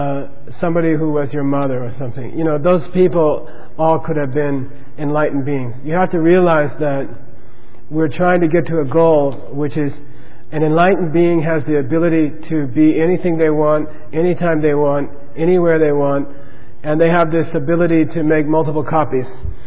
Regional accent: United States; I know for me as an American

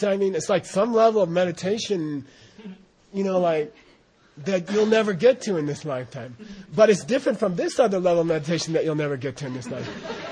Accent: United States; And I got this thing, you know, so weird to me as an American.

